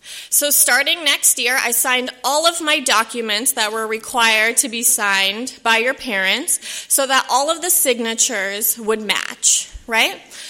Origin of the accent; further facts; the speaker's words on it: San Diego, California, United States; I was actually born and raised in San Diego.